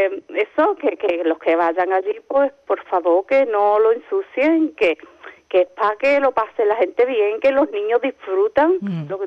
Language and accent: Spanish; Isla Cristina, Andalusia, Spain; born there; yo no nací aquí, yo nací en Isla Cristina, uh-huh. pero me trajeron muy pequeña, bueno, muy pequeña, de semana nada más. Entonces he vivido en lo que es enfrente del muelle de Gallinera, unas casitas que hay ahí. Ahí he estado toda mi vida.